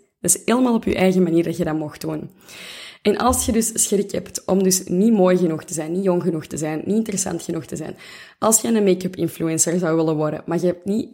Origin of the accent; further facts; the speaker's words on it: Flanders, Belgium; Ik weet dat wij als Vlamingen zeker, maar ook misschien in Nederland, zijn opgegroeid met, je moet echt super bescheiden zijn.